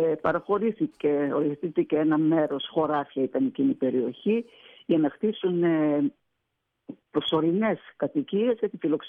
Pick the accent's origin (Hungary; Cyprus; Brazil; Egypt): Hungary; Beloiannisz, Fejér; also born or lived in Budapest, Hungary; και έτσι βρέθηκαν στην Ουγγαρία και συγκεκριμένα στο χωριό Μπελογιάννη. Εκεί γεννήθηκα, στην Βουδαπέστη μάλλον γεννήθηκα, στο χωριό Μπελογιάννη μεγάλωσα, όσπου παντρεύτηκα και έφυγα από το χωριό.